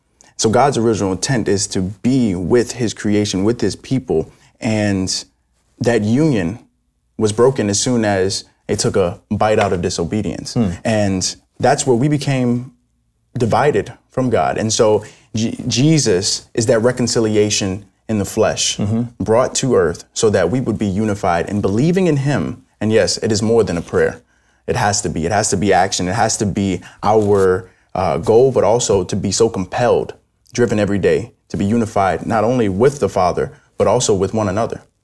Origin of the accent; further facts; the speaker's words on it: New York City, New York, United States; I'm originally from New York City. Me and my father, we became homeless in New York and sleeping on Central Park benches